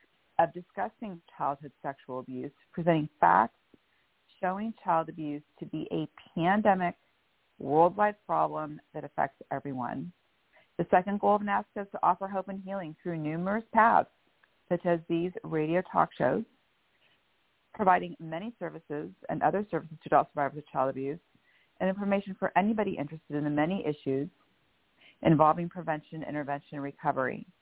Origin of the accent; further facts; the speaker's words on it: Bellevue, Washington, United States; I am from Bellevue, Washington.